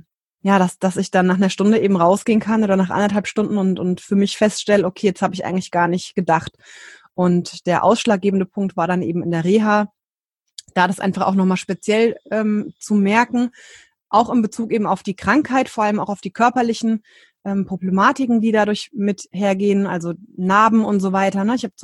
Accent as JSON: {"language": "German", "region": "Hesse", "country": "Germany", "said": "jetzt aktuell 37 und ich komme aus dem Rhein-Main-Gebiet in Deutschland"}